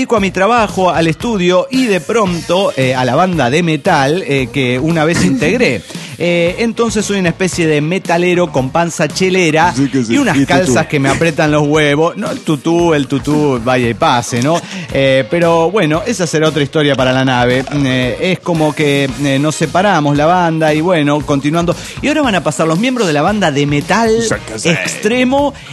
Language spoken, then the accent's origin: Spanish; León, Guanajuato, Mexico